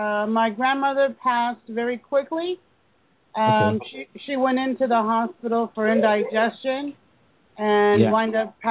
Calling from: Kansas, United States; I'm calling from Kansas.

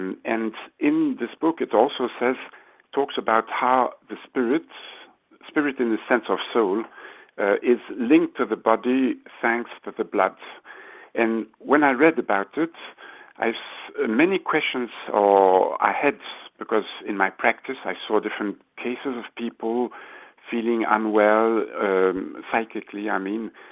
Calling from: Switzerland; I'm phoning from Switzerland.

